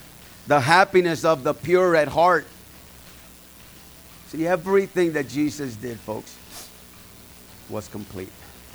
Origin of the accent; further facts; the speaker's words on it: California, United States; also born or lived in Mexico; I was born in Mexico. That's where I was born. I was born in my house. That's where I was born. I was raised in California.